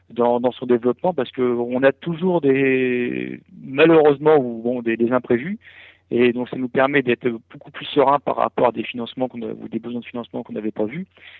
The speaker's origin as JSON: {"language": "French", "town": "Le Havre", "region": "Normandy", "country": "France", "said": "mon projet de revenir sur le Havre, parce que je suis originaire du Havre. Et donc, j'avais quitté le Havre pour commencer dans la vie active."}